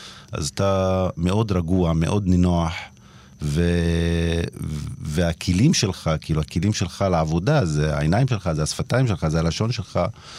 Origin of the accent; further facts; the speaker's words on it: Umm al-Fahm, Haifa District, Israel; אני גדלתי באום אל-פחם, משפחה מרובת ילדים, אני הכי קטן, 10 אחים, גדלתי משפחה ענייה